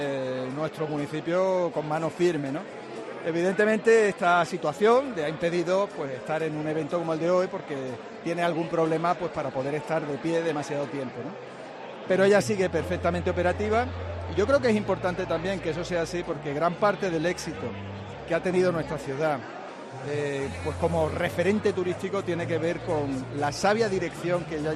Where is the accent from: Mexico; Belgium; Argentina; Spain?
Spain; y digo nosotros como españoles, nos ponemos precisamente en el crecimiento